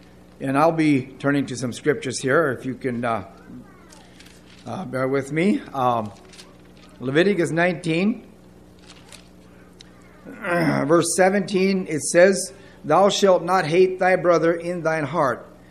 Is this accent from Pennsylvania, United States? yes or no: yes; Pennsylvania, United States; now in Libby, United States; I grew up here in Juniata County. In the fall of 98, we moved to Libby.